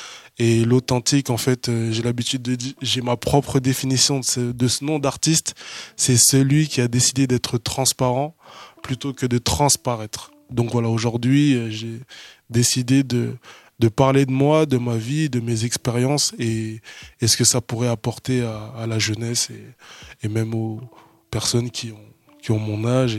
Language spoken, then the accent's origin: French; Orléans, Centre-Val de Loire, France; Donc, c'est comme ça qu'on m'appelait dans mon ancienne ville, là où j'ai grandi, Orléans.